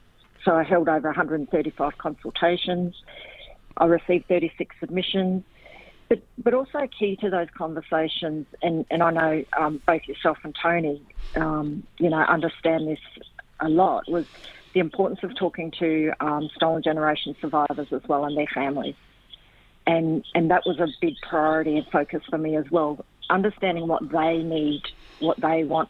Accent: Alice Springs, Northern Territory, Australia; Alice Springs girl. My country, Warramunga around Tannock Creek and Larrakia around Darwin. But I grew up in Alice Springs.

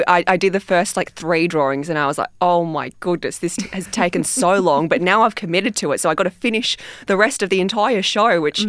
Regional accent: Sydney, New South Wales, Australia; First time ever in Perth, and I'm loving it so much because I'm originally from Sydney

